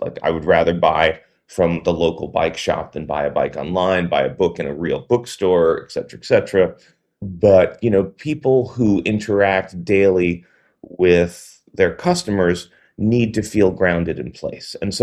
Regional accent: New York City, New York, United States; now in Hudson Valley, United States; I moved up from Brooklyn, you know, in 1996, right? I'm not from the Hudson Valley. And so growing up in New York City, I thought of the Hudson Valley as upstate because that was my point of view.

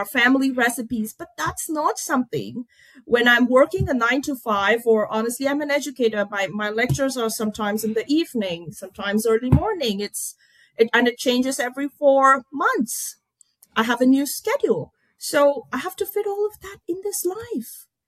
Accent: India; now in Canada; I'm an Indian, part hyphenated identity, Indian, Indo-Canadian, right? I'm an Indian. I love spicy food, but the Canadian part of me has an upper threshold.

